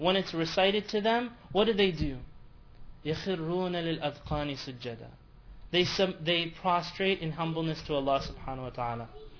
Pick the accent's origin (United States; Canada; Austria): Canada; I'm from Canada, that's why I went.